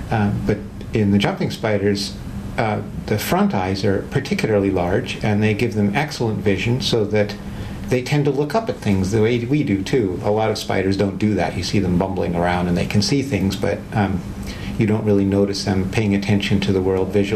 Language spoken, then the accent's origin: English; Canada; I'm originally Canadian